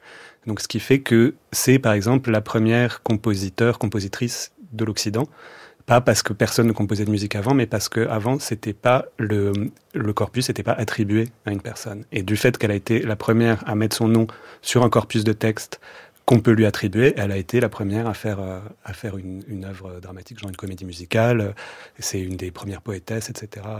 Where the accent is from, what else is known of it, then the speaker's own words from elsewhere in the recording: Strasbourg, Grand Est, France; also born or lived in Brazil; vers le milieu des années 2000, j'étais parti vivre au Brésil. Donc moi, je suis strasbourgeois d'origine.